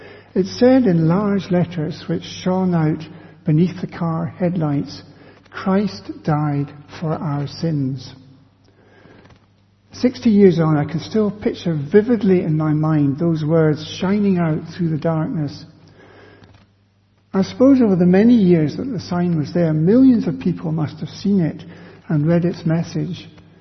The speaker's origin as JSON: {"language": "English", "town": "Glasgow", "region": "Scotland", "country": "United Kingdom", "tie": "born or raised there", "said": "When I was growing up in Glasgow, we'd sometimes go out in the family car at weekends"}